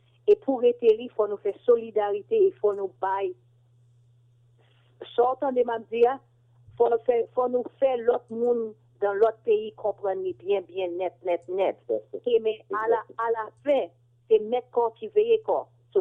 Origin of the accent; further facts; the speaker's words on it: Haiti; now in United States; Moi, je suis haïtien américain. Nous disons, nous-mêmes, OK? Moi, je suis toujours haïtien. Je suis né haïtien, je suis toujours haïtien.